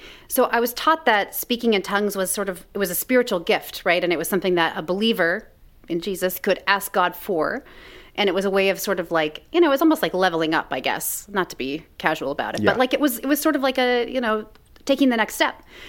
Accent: Kansas City, Missouri, United States; So I grew up in Kansas City, Missouri. But if you've ever been to Kansas City, it's like there's a Kansas side and a Missouri side.

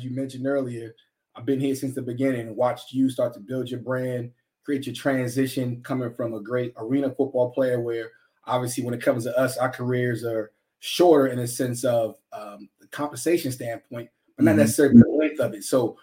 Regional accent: Long Island, New York, United States; So me, I come from Long Island, New York, come from a broken home.

